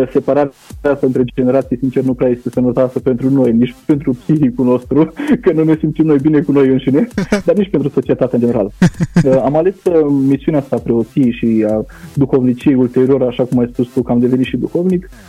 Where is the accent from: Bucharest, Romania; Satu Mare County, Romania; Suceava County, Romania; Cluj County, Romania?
Suceava County, Romania; Suceava; Sunt din Suceava și spun că, într-adevăr, cum spuneai adineaur, că fac parte dintr-o generație mai nouă